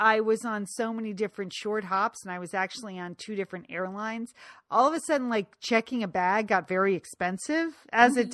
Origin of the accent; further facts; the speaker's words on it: Connecticut, United States; moved away as an adult; moved from Connecticut when I was in college. So I haven't really spent substantial amounts of time in my hometown in 30 years.